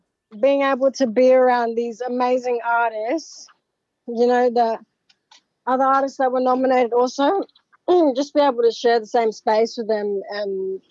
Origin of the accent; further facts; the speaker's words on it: Darwin, Northern Territory, Australia; now in Sydney, Australia; growing up in Darwin has taught me a lot on, you know, basically living in Sydney